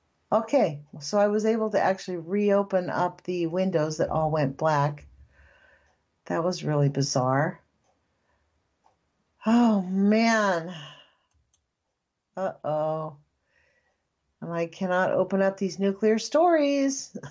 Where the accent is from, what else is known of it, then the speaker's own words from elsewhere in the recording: United States; I have to say, as an American, it hurts to realize that we have a government built up